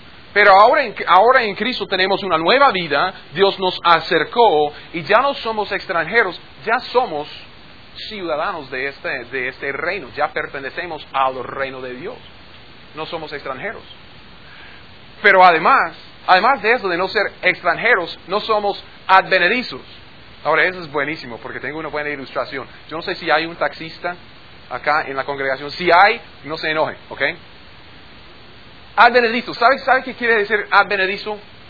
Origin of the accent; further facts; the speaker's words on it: United States; born there; Spanish is a second language; siempre seguiría siendo advenedizo, porque soy natural de otro lugar, porque nací en Gringolandia.